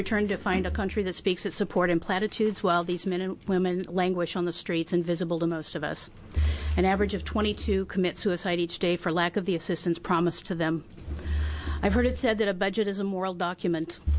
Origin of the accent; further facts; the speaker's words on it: Dallas, Oregon, United States; I'm a U.S. Navy veteran and lifelong Oregonian. Dallas, Oregon, and House District 23 is my hometown.